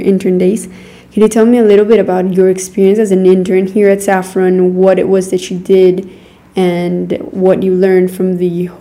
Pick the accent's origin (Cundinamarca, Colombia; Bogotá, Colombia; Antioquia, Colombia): Antioquia, Colombia; Medellin; I am from Medellin, Colombia